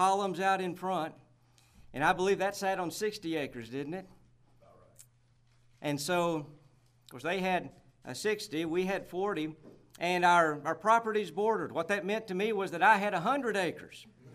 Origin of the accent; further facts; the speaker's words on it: Tennessee, United States; also born or lived in Texas; I don't claim to be a Tennessean. I am a Texan at heart, but a Texan with some very fond memories of growing up in Putnam County.